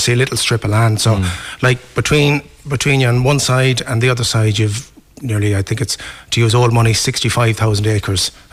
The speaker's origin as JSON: {"language": "English", "town": "Cornamona", "region": "County Galway", "country": "Ireland", "said": "Yeah, I'm from the parish of Clonmore, but I'm actually from Cornamona, just over the road. Yeah, I mean, like, growing up, it was a parish thing and everything."}